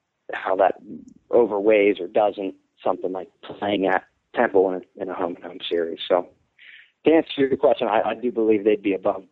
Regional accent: Cincinnati, Ohio, United States; I'm from Cincinnati.

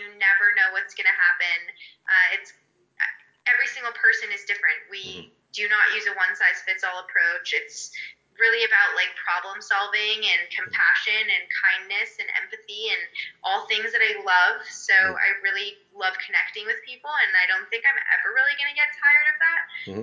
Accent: Toronto, Ontario, Canada; I come from Canada. I mm-hmm. grew up in Toronto, Canada.

